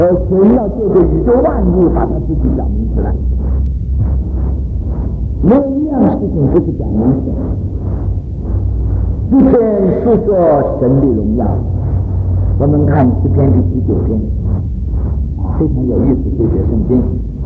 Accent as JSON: {"language": "Chinese", "country": "China", "said": "我们中国人我常常问这个学生们"}